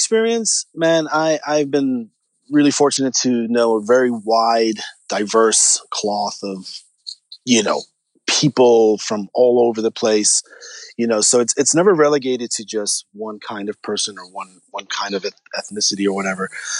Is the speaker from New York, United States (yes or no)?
yes; New York City, New York, United States; I'm from New York. I'm New Yorker. I'm from Spanish Harlem.